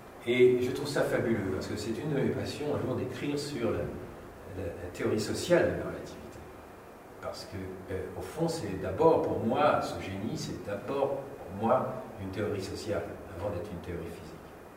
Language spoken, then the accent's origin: French; France; Je suis français, les Anglais, je les aime beaucoup, hein, j'adore leur langue et tout